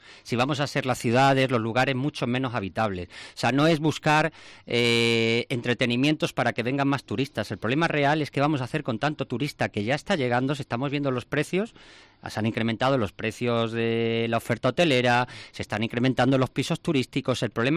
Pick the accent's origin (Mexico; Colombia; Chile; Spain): Spain; Extremadura; Yo viajo mucho por España, soy extremeño y me encanta Extremadura